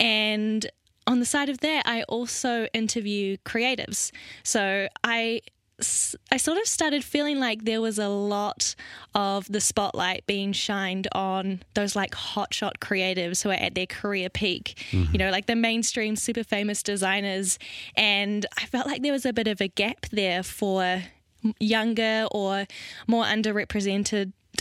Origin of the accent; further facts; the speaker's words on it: New Zealand; moved away; So I moved from New Zealand to Europe a couple of years ago.